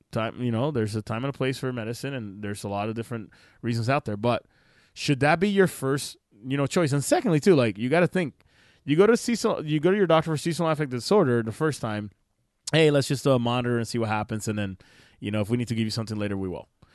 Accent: Puerto Rico; I am originally from Puerto Rico. I'm Puerto Rican and Dominican. I grew up in the islands, you know, sunny like every day of the week

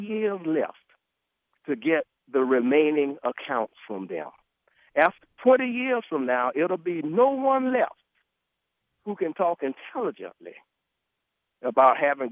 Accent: South Carolina, United States; Like, I came from South Carolina, where I'm from.

